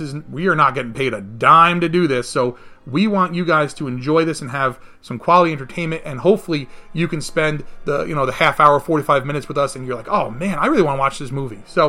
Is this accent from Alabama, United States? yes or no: no; New York, United States; we're all from New York, and thank God we were safe.